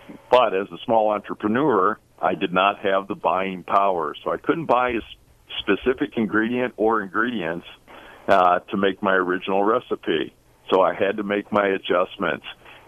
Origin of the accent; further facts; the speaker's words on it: Canton, Ohio, United States; I'm from Canton, Ohio.